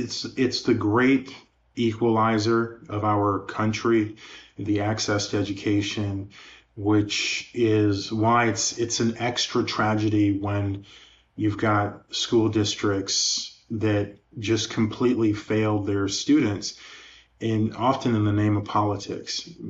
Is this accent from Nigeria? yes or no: yes; Nigeria; So I remember growing up in Nigeria, like the house that we lived in.